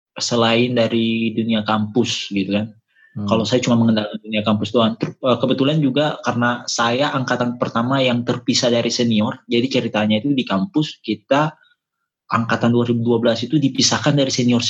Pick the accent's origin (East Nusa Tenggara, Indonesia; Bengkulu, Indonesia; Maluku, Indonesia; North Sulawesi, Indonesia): Maluku, Indonesia; Ambon; moved away as an adult; now in Makassar, Indonesia; sekarang kan saya stay-nya di Makassar, tapi saya itu sebenarnya bukan asli Makassar, saya tulen dari Ambon, Maluku. Terus saya coba merantau setelah lulus dari dunia sekolah, saya coba merantau di Kota Makassar.